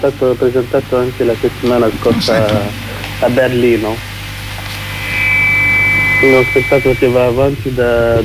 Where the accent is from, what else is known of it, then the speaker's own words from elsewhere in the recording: Burkina Faso; Italian is a second language; now in Lecce, Italy; sono del Burkina Faso con Gaben da dire. Sono arrivato in Italia da 2012. Quasi 4 anni, a dicembre 2012, quindi quasi 4 anni che sono qua in Italia.